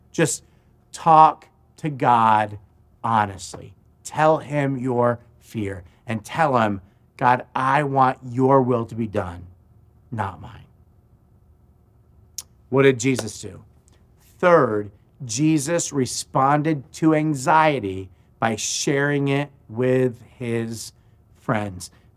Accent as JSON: {"language": "English", "region": "Florida", "country": "United States", "tie": "born or raised there", "said": "I grew up some in Florida, and this is kind of common in Florida"}